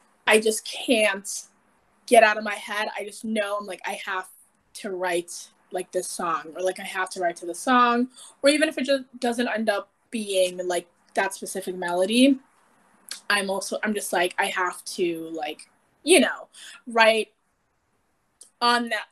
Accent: Milwaukee, Wisconsin, United States; because I'm from Milwaukee and we're not known to be a film entertainment hub.

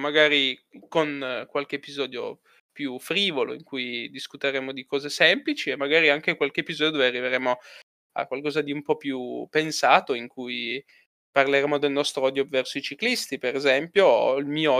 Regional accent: Turin, Piedmont, Italy; siamo entrambi di Torino

